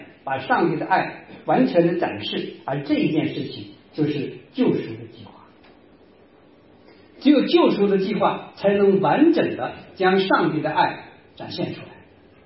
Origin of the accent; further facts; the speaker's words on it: China; 我们中国人呢讲一句话，说大道至简